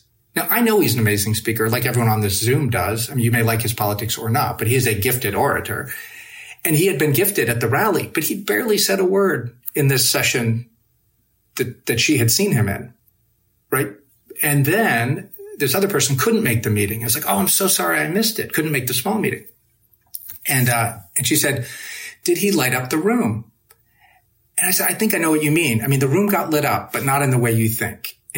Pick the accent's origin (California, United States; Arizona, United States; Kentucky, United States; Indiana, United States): Kentucky, United States; Louisville; He comes to my hometown of Louisville, Kentucky, where I host a fundraiser for him